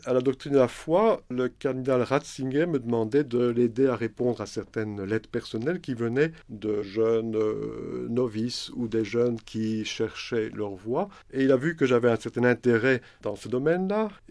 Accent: Belgium; chez nous en Belgique, je suis belge

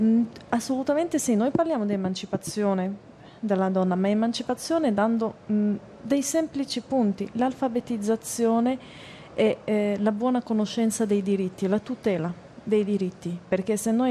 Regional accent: Morocco; Cioè il mio paese, io parlo in quanto marocchina, io lo ritengo un paese moderato.

